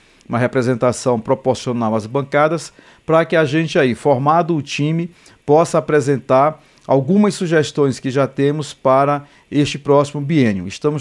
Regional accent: Maranhão, Brazil; eu sou do Maranhão

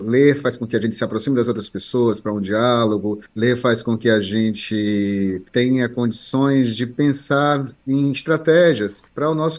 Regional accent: Ceará, Brazil; Eu venho do Ceará e trago do Ceará um pouco dessa veia humorística

